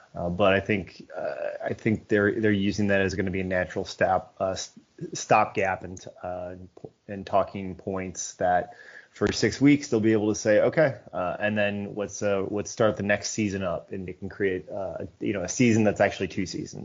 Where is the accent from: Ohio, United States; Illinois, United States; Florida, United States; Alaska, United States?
Illinois, United States; Chicago; now in North Carolina, United States; Well, I'm originally from the Chicago area, born and raised, and after 6 years in North Carolina, I'll be moving at the top of the, the top of the year.